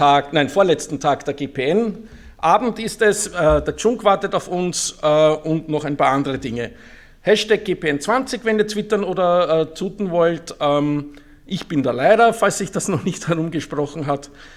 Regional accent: Austria; also, man hört ja auch, ich komme aus Österreich, wir sind da schon einen kleinen Tick weiter

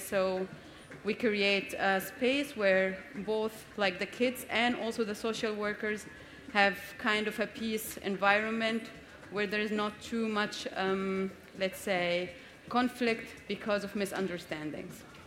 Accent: Egypt; now in Germany; and I come from Egypt.

